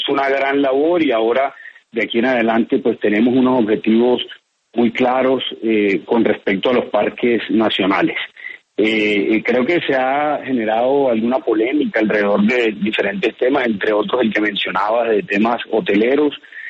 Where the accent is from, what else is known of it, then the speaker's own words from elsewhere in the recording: Colombia; como colombiano